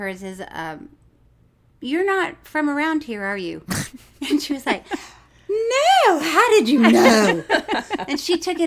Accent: Florida, United States; But, Tig, in case you don't know this, I'm from Florida.

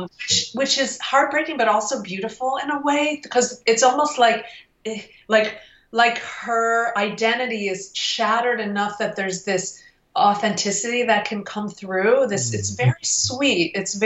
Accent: Detroit, Michigan, United States; And then when I went into retreat, Sam … because I was from Detroit

